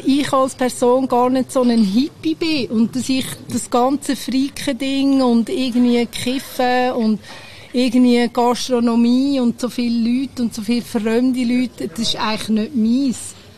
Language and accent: German; Zurich, Switzerland; also born or lived in Berner Oberland; ich bin im Zürich Oberland aufgewachsen und ich habe 19 Jahre im Berner Oberland in einem Bauernhof gelebt.